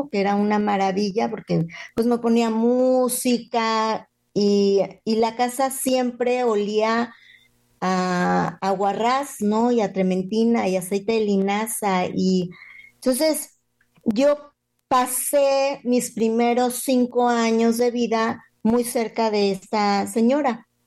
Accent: Mexico City, Mexico; born there; Fíjate que yo nací en la Ciudad de México

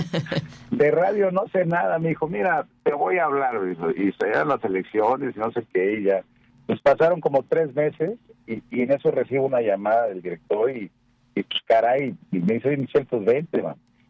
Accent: El Paso, Texas, United States; No, soy paseño, allá nací, crecí allá, estudié en Guadalajara.

